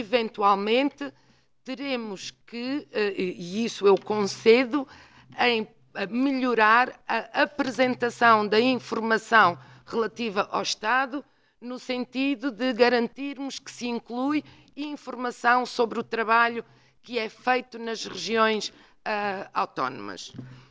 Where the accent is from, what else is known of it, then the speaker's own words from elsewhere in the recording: Azores, Portugal; eu sou açoriana